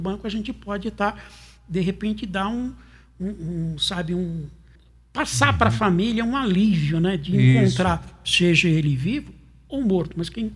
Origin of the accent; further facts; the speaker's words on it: São Paulo, Brazil; Goiás, eu sou paulista, Goiás me recebeu de braços abertos, fui muito bem-vindo ao estado